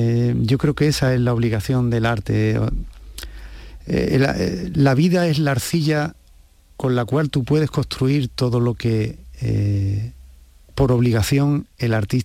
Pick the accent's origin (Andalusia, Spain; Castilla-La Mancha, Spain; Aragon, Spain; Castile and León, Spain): Andalusia, Spain; Huelva; yo no soy de Sevilla, yo soy de Huelva.